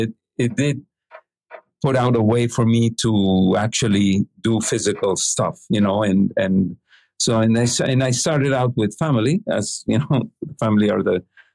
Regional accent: Mexico; first of all, being born and raised in Mexico, the particularities of how things work here in a country very different from the U.S.

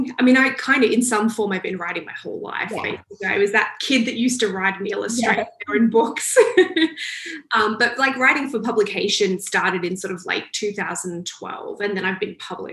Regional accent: Australia; now in Toronto, California, United States; From the accent, you can probably tell I'm from Australia, but I actually live in Toronto, Canada these days. I've been here for about 7 years now

